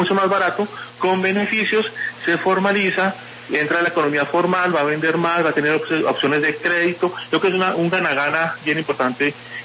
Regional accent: Colombia; Todos los colombianos que ganamos más de 40 millones de pesos al año

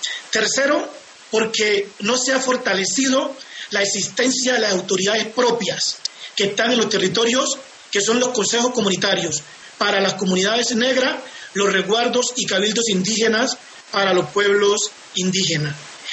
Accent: Tanguí, Chocó, Colombia; yo soy un hombre del Pacífico, yo soy chocuano, yo soy de la cuenca del Atrato, de Tanguí

